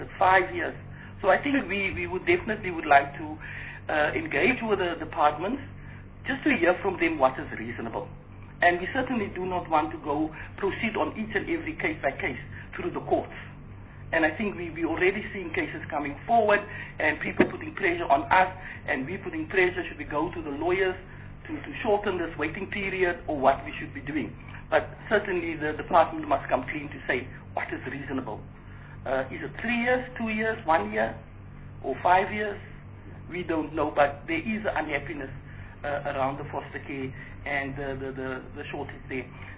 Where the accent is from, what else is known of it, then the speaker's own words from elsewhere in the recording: Western Cape, South Africa; I'm from the Western Cape